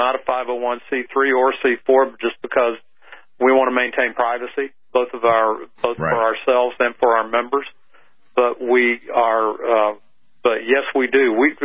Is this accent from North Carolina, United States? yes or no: no; Arizona, United States; In Arizona, we've got, which is my home state